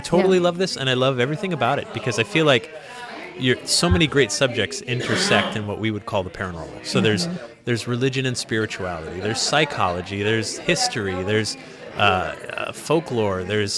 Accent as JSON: {"language": "English", "region": "New England", "country": "United States", "tie": "born or raised there", "said": "Well, I grew up in New England, mm-hmm. and I was born and raised there, and I had friends that had haunted houses when I was a kid"}